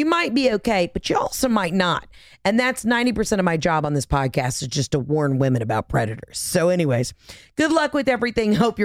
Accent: Atlanta, Georgia, United States; Now, granted, I'm from Atlanta. You know, we eat, sleep, and breathe the Chick-fil-A.

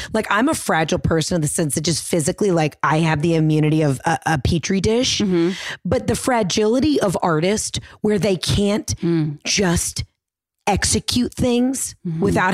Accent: Atlanta, Georgia, United States; It's really funny because we're both from Atlanta now seeing all of these big productions that shoot in Atlanta

